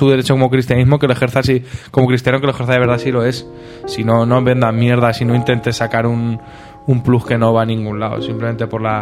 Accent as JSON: {"language": "Spanish", "town": "Albacete", "region": "Castilla-La Mancha", "country": "Spain", "lives_now": "Cuenca, Spain", "said": "yo vengo de Albacete y lo sé y lo llevo viendo toda mi vida."}